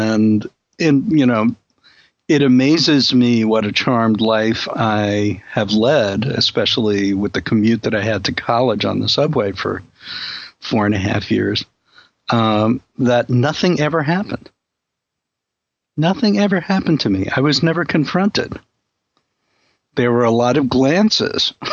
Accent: Brooklyn, New York, United States; I can't say I grew up in Brooklyn because I've never grown up, but when I was a kid in Brooklyn

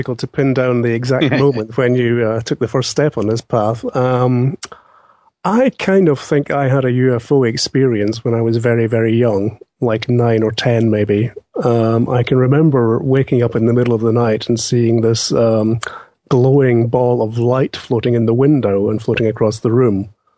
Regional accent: Glasgow, Scotland, United Kingdom; I'm from Glasgow in Scotland.

